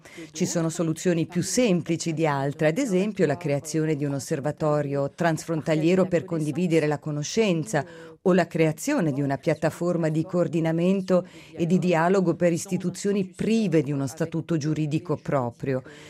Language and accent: Italian; Valence, Auvergne-Rhône-Alpes, France; moved away as an adult; Sono nata nella Valle del Rodano francese, a Valence, a sud di Lione, dove ho trascorso i primi 17 anni.